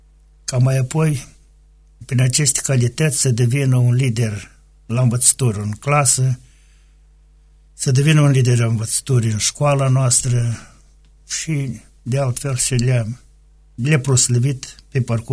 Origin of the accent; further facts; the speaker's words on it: Pelenia, Drochia District, Moldova; din satul meu natal, din satul Pelenia